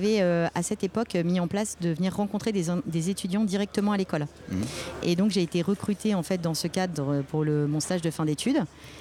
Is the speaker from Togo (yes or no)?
no; Normandy, France; Alors moi j'ai grandi en Normandie, pas très loin du Havre, et j'ai fait mon école de commerce ici, l'EMN.